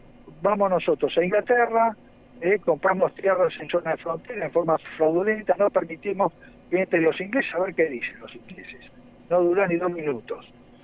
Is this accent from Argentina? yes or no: yes; Argentina; nosotros como argentinos ciudadanos